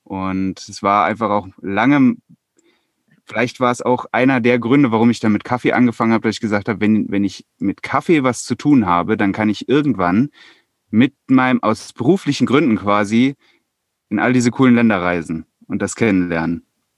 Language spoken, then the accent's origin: German; Hesse, Germany; moved away; Ich komme ursprünglich mal aus Hessen. Das hat mit dem Ganzen aber wenig zu tun. Ich bin vor 15 Jahren nach Bayern gezogen